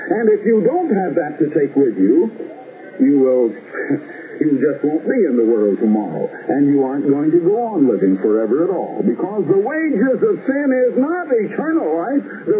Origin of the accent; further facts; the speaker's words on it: Iowa, United States; also born or lived in Illinois; So I have lived in Illinois as well as Iowa. I was born and raised in Iowa, went completely through school in Iowa.